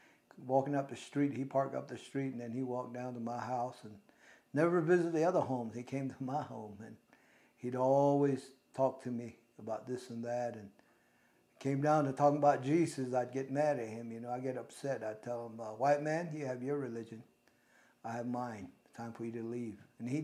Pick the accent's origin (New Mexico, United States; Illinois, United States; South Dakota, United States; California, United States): New Mexico, United States; And I have been born and raised here, and But originally, I am from the New Mexico side of the reservation.